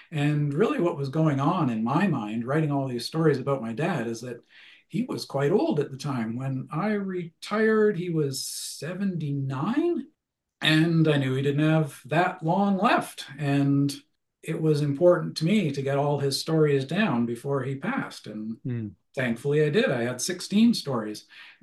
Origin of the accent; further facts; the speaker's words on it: Canada; And the other thing is that I'm a Canadian and I do worry about American publishers.